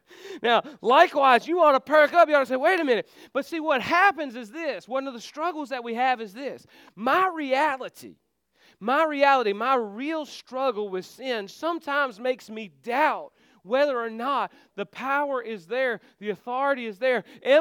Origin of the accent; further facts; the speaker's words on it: United States; You know, to me, I grew up in Warren County.